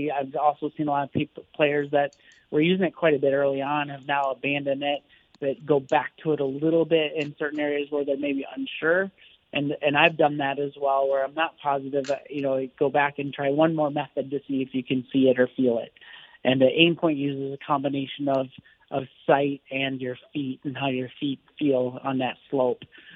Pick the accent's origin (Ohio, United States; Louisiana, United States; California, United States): Ohio, United States; It's not a disadvantage because I'm from Ohio and I get to play there regularly.